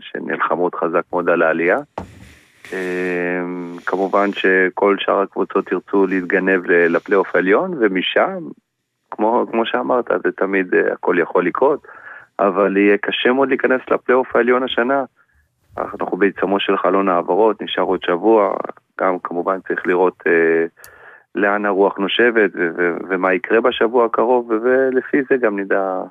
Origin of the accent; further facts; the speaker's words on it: Rishon LeZion, Central District, Israel; אני גדלתי בראשון לציון